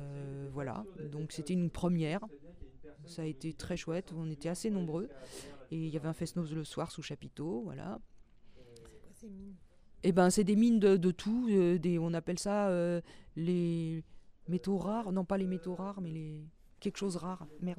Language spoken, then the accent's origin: French; Paris, Île-de-France, France; moved away as an adult; Je suis parisienne d'origine. J'ai quitté Paris en 88.